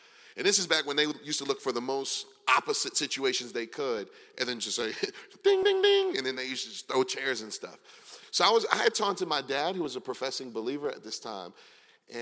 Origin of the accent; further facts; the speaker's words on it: Detroit, Michigan, United States; moved away as an adult; now in Philadelphia, United States; I'm from Detroit originally, and I moved to Philly maybe 15 years ago now.